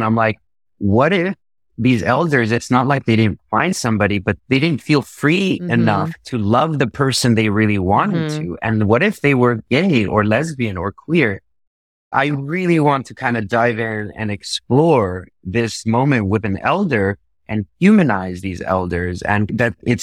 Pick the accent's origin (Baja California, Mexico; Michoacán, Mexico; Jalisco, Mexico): Michoacán, Mexico; Equitzoramo is the name of my town that I grew up in Mexico, in the state of Michoacán.